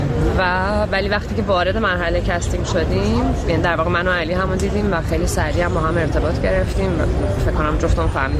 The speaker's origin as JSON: {"language": "Persian", "country": "Iran", "said": "من به عنوان یه ایرانی"}